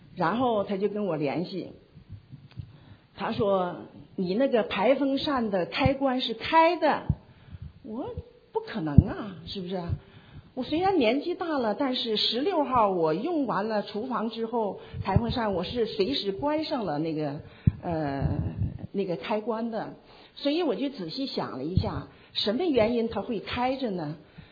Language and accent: Chinese; Harbin, Heilongjiang, China; now in Nanchang, China; 因为我的老家是在黑龙江省哈尔滨市，那我这次回去不能不回老家去看一下兄弟姐妹